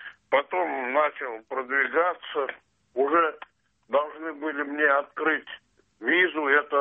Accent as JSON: {"language": "Russian", "town": "Penza", "region": "Penza Oblast", "country": "Russia", "said": "Я из Пензы."}